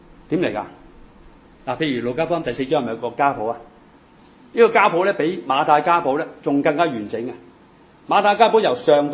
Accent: China; 如果我哋中国人可能系祠堂啦

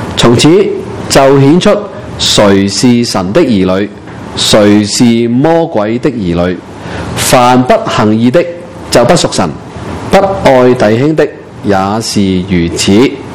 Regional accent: China; 以前我们中国人呢有什么契、啊、契仔契什么的是不是

